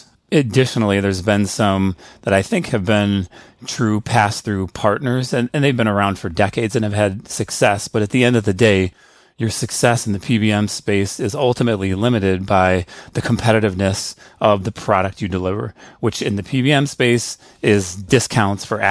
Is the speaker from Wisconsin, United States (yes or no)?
no; Chicago, Illinois, United States; now in Des Moines, United States; So I guess first and foremost, I grew up in Chicago. I chose Drake University for pharmacy school, so I now reside in Des Moines. So a Midwesterner